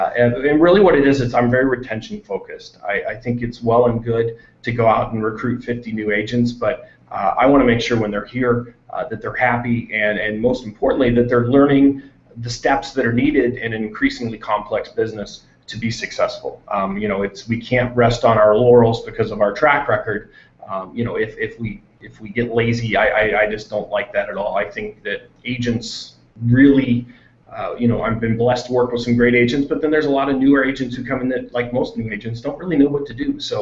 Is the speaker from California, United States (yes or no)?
no; Kansas, United States; moved away as an adult; also born or lived in Florida; now in Vancouver, Canada; Well, first off, yeah, I am American. I grew up in Kansas, moved to Florida to pursue the wannabe rock star part, now retired. And so then I actually came to Vancouver last March from Southwest Florida.